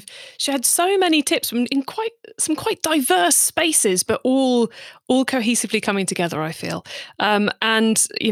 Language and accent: English; United Kingdom; because I'm British, we spell optimizing with an S, not a Z.